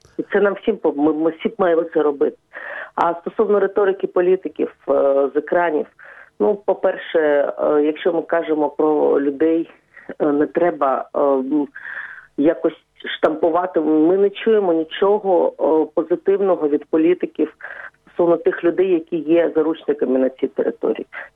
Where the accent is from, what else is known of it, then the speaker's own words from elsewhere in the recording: Zakarpattia Oblast, Ukraine; І у мене коріння просто все з Західної України. Я з Закарпаття, вся моя рідня з Закарпаття. Мої батьки в Донецьку опинилися, можна сказати, випадково